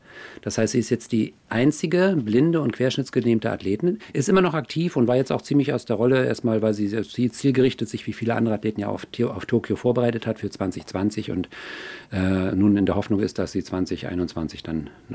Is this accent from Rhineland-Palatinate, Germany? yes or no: no; Schwerin, Mecklenburg-Vorpommern, Germany; auch in meiner Heimatstadt Schwerin durchführte